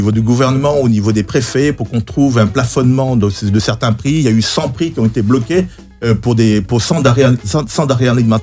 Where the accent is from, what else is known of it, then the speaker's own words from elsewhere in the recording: Aboisso, Comoé, Côte d’Ivoire; Je suis d'Aboisseau.